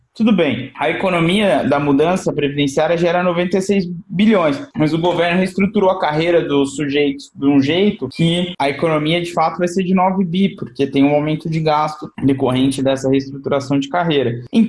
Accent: Brazil; isso me preocupa muito como brasileiro e como economista.

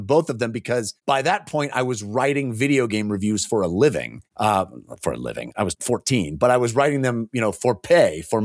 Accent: California, United States; And I was living in Silicon Valley growing up in the Bay Area.

